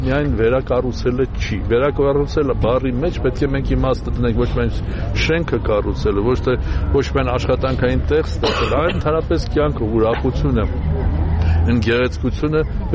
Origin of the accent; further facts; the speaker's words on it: Gyumri, Shirak, Armenia; Համարեք, ոչ էլ մի հատ գյումրեցի եմ